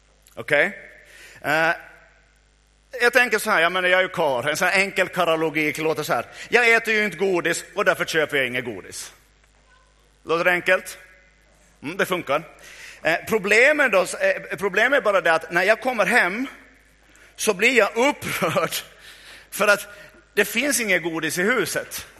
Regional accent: Finland; Och det där tycker jag vi ska ändra på som finländare.

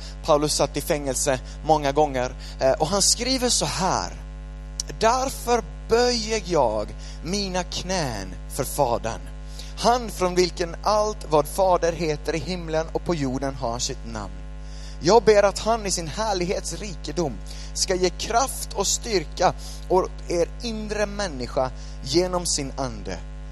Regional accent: Sweden; Och jag är uppvuxen i Sverige med Sverigesvenskan.

